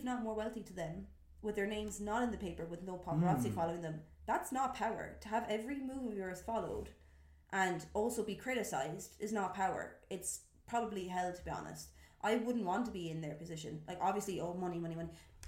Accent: Ireland; Like, obviously I'm Irish, so I'm like, oh, British royalty.

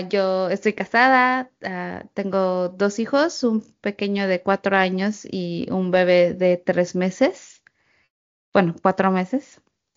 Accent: Torreón, Coahuila, Mexico; also born or lived in Ciudad Juárez; now in United States; yo nací en Ciudad Juárez y me crié en Torreón. Ahorita estoy a punto de cumplir los 28 años.

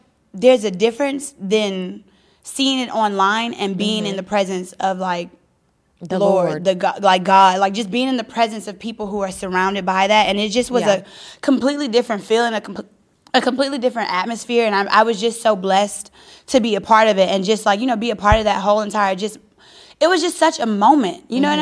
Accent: the South, United States; I'm from the South. We have good home churches.

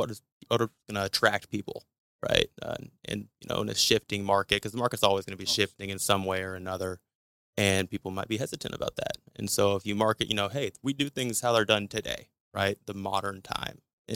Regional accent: Missouri, United States; Yeah, man, I grew up in Tower Grove.

